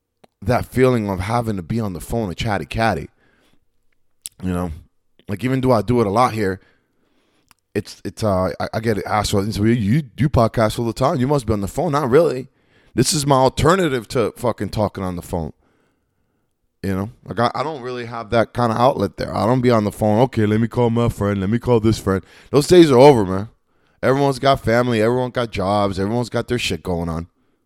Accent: Lakeland, Florida, United States; That's the one here in town from my hometown, Lakeland, Florida.

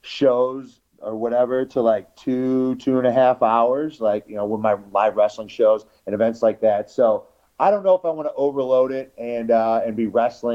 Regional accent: St. Louis, Missouri, United States; So, when we go to St. Louis, there's a number of wrestling promotions I work with out there. That's my hometown.

